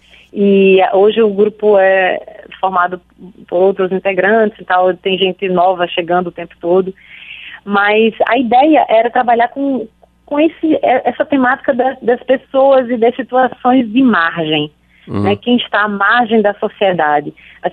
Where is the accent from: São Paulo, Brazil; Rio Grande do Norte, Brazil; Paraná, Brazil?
Rio Grande do Norte, Brazil; Natal; eu fui criada, aliás, todos nós do Grupo Carmim fomos criados no Nordeste urbano, numa Natal com prédios, numa Natal com teatros, ouvindo rock num bairro boêmio da cidade, assistindo cinema do leste europeu.